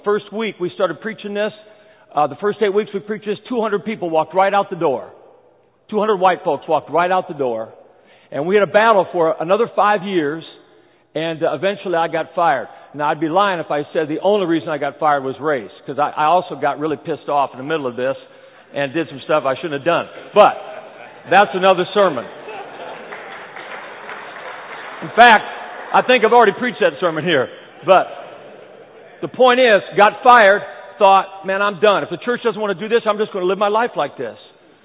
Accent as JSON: {"language": "English", "town": "Kokomo", "region": "Indiana", "country": "United States", "tie": "born or raised there", "said": "First of all, most of you know that I grew up in Kokomo, Indiana. I wasn't born here, but did most of my growing up here. I was born in the Midwest"}